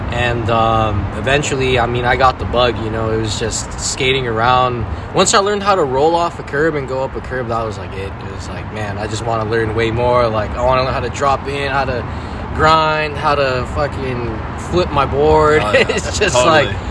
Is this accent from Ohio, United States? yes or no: no; Redwood City, California, United States; Yeah, I'm from Redwood City as well, you know, always live there, Bay Area, you know, doesn't get better than that.